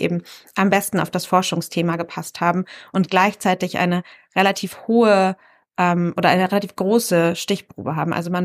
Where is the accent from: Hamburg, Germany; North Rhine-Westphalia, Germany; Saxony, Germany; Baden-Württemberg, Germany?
Saxony, Germany; Chemnitz; ich komme hier aus dem Teil von Sachsen und damals hieß dann die Stadt eben noch Karl-Marx-Stadt